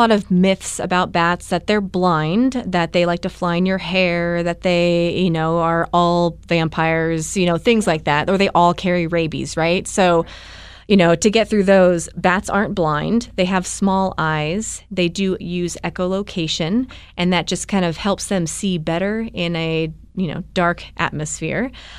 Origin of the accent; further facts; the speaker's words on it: Oregon, United States; So I'm from Oregon originally